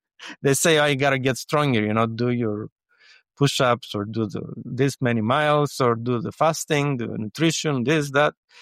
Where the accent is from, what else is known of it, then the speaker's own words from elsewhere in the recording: Greece; But in Greece, I think it's important to give back to, like in my hometown, I did that to not to do it for money